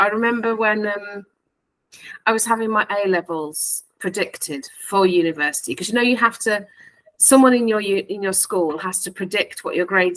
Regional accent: Walsall, West Midlands, United Kingdom; So I came from the Black Country, working class Walsall. My parents divorced when I was young.

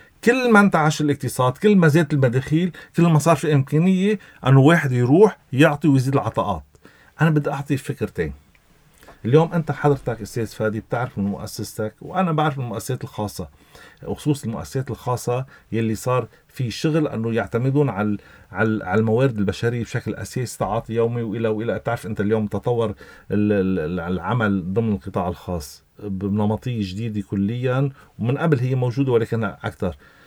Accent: Lebanon; نحن كلبنانيين

